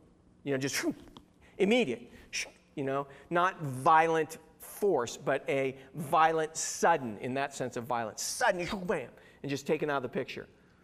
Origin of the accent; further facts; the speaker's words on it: California, United States; I grew up in Southern California, so maybe I am a little different than some of you, but that's what they taught us out there.